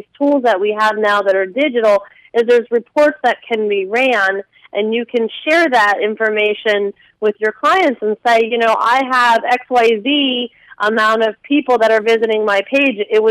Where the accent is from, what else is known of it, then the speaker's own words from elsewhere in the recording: Coral Springs, Florida, United States; also born or lived in Staten Island, New York; I'm from down south, where Broward County area. I was raised in Coral Springs.